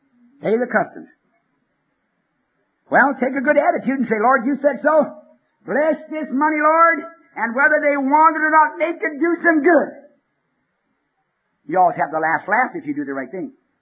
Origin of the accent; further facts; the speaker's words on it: Western Canada, Canada; I'm Western Canadian.